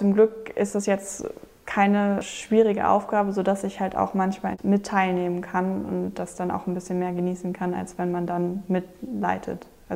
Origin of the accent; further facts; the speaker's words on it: Bonn, North Rhine-Westphalia, Germany; Ich komme aus Bonn, das ist im westlichen Teil von Deutschland. Viele kennen das als die ehemalige Hauptstadt.